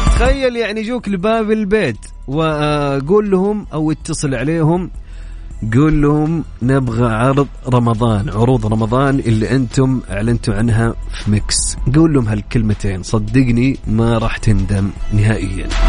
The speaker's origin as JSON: {"language": "Arabic", "town": "Mecca", "region": "Makkah Province", "country": "Saudi Arabia", "said": "وجاي عندنا في مكة."}